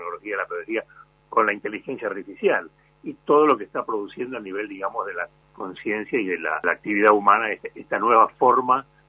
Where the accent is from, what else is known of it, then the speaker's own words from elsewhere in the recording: Argentina; De modo que yo pienso que, como argentino